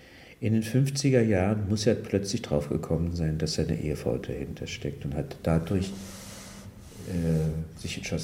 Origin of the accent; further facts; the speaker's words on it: Berlin, Germany; born there; Ich bin in Kreuzberg im Keller geboren, in einer fensterlosen Wohnung, in der Adelbertstraße 88.